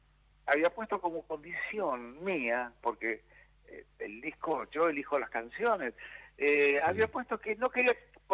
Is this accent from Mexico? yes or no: no; Ezeiza, Buenos Aires Province, Argentina; also born or lived in Tucumán; Porque resulta que vivíamos, cuando vinimos de Tucumán, vinimos a vivir a Ezeiza